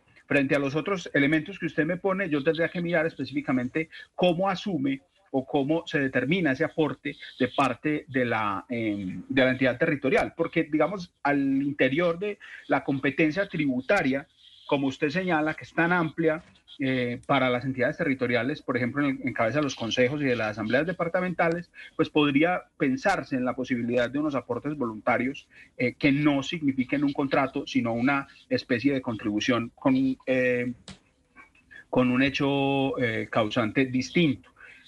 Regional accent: Antioquia, Colombia; yo soy un antioqueño orgulloso de ser antioqueño

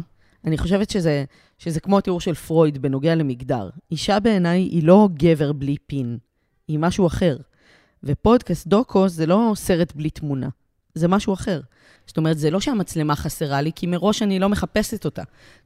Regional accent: Haifa, Haifa District, Israel; גדלתי בחיפה בשנות ה-80 לשני הורים חרשים.

